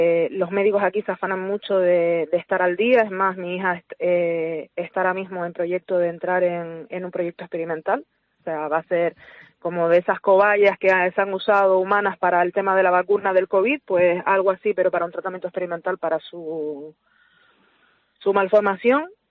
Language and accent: Spanish; Canary Islands, Spain; mi hija somos canarias, vivimos en Canarias